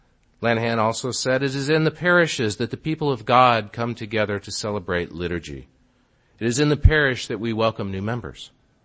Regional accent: Texas, United States; I'm from Texas, Friday Night Lights, you know.

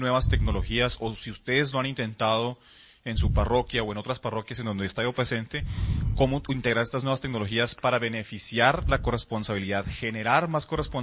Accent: Costa Rica; Yo soy Tico, estoy con Donorbox, uno de los expositores por acá

